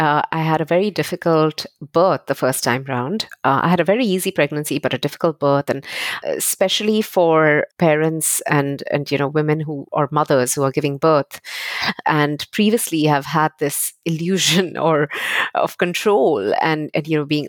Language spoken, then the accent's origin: English; India; now in London, United Kingdom; I am Indian. I was born and raised in India, and I've lived in about four countries, including the US, and now live in London.